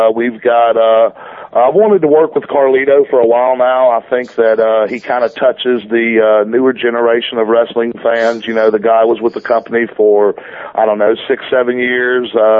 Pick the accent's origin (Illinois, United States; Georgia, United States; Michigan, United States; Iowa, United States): Georgia, United States; He lives in Georgia. I'm from Georgia. We've always had that connection.